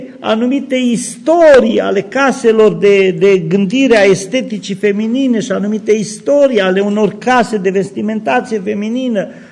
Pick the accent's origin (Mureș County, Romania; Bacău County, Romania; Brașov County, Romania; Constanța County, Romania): Mureș County, Romania; eu am crescut în Sălobăstru, cei mai mulți știți, o prăpastie de sat pe malul Gurghiului și am crescut la țară, acolo cu mama și cu tata, cum era la noi obiceiul.